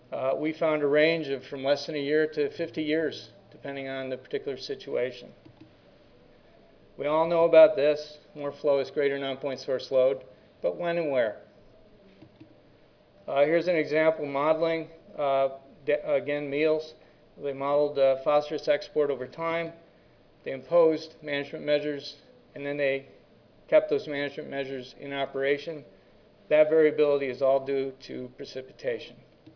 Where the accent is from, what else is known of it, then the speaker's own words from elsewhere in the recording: Virginia, United States; I come from Fairfax County, Virginia